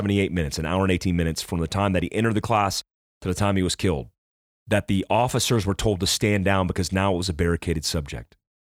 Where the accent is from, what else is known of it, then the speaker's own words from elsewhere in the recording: South Daytona, Florida, United States; When I was growing up in South Daytona Elementary School, we had firefighters and first responders that would come in and give us blocks of instruction.